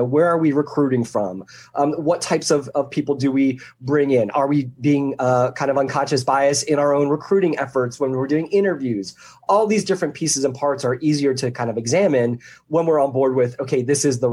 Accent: Philadelphia, Pennsylvania, United States; I grew up in Philadelphia area and that was kind of our thing.

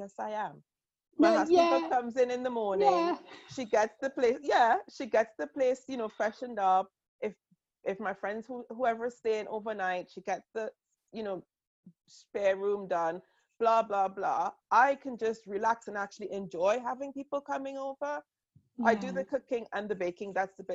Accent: Trinidad & Tobago; My family, you know, I grew up in Trinidad.

